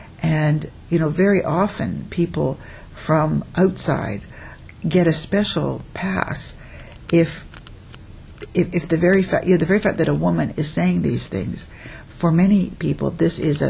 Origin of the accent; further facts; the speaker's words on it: Canada; As a Canadian, that's not a bad thing.